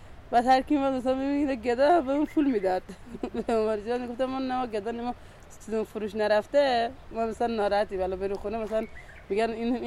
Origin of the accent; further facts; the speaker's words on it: Afghanistan; now in Iran; من افغانستانی هستم، الان 32 سالمه.